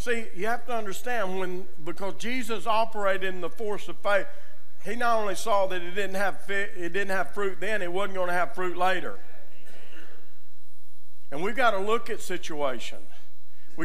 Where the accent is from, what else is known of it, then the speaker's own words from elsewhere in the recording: Arkansas, United States; But I'm from Arkansas. Anybody here from Arkansas?